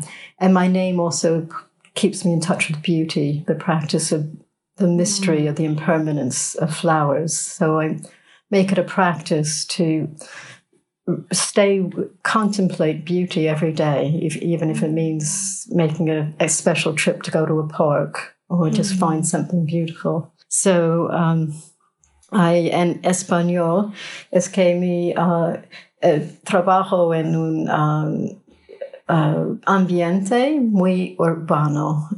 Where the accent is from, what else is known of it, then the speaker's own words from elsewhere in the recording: New York City, New York, United States; I grew up in and around New York City.